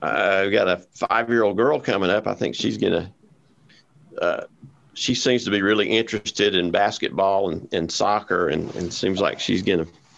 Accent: Rome, Georgia, United States; I grew up in Rome, went to model high school.

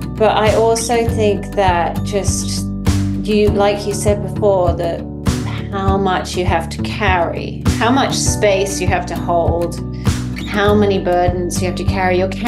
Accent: England, United Kingdom; So I grew up in the English countryside. I'm number three of four sisters.

